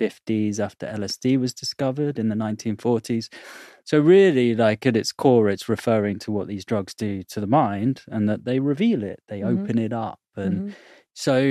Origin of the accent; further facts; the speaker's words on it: Bournemouth, South West England, United Kingdom; And I was in my hometown of Bournemouth, and it all happened there.